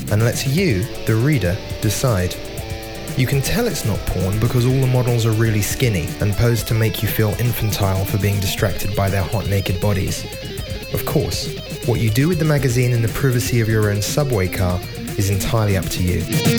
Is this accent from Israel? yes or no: no; England, United Kingdom; I am from England originally, yes.